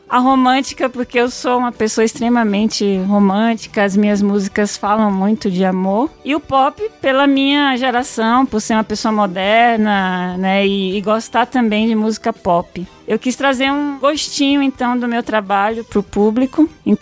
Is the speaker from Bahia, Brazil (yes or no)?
yes; Ilhéus, Bahia, Brazil; born there; E isso porque eu sou baiana, né? Nasci em Ilhéus